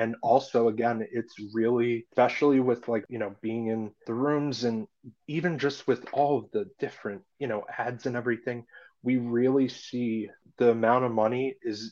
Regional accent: Pennsylvania, United States; Yeah, so I'm in the suburbs of Philadelphia and I'm still a diehard Philly sports fan.

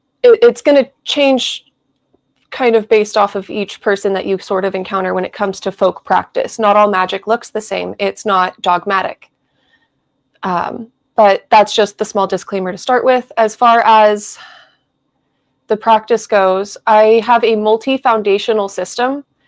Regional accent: California, United States; So that's why it's Irish American for me, because I grew up in California.

